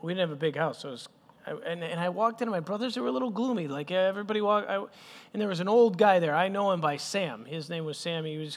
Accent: Bethlehem, West Bank, Palestine; I was actually born in Bethlehem in the Middle East. I grew up to a big family.

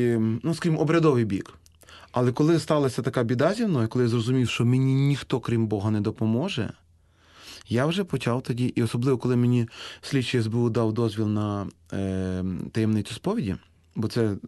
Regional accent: Western Ukraine, Ukraine; Я з Західної України. В нас нормально щороку чи не щотижня в літній період здійснюються ці хода.

